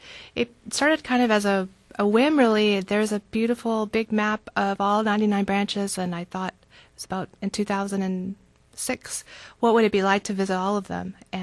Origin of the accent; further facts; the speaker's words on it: Midwest, United States; I'm from the Midwest in the States.